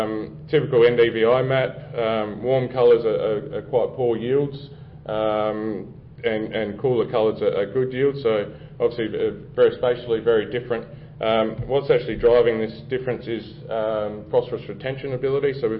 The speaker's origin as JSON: {"language": "English", "country": "Australia", "said": "So obviously I'm Australian."}